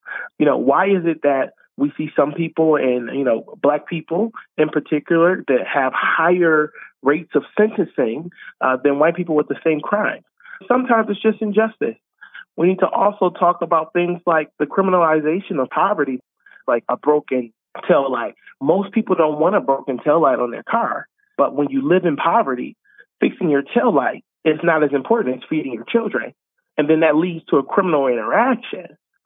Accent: Detroit, Michigan, United States; as a Black man growing up in America, particularly in Michigan, I grew up on the other side of the state, so in Detroit

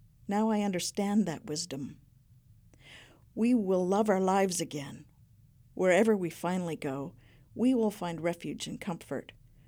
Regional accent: Chico, California, United States; I grew up in Chico, the college town just down the hill, and like many Flatlanders, I helped perpetuate local prejudices about the place.

